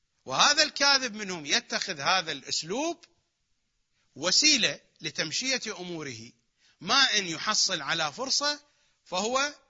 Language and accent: Arabic; Iraq; accent: Iraqi; تماوت في منطقه يعني بلهجتنا العراقية ينوص من يحكي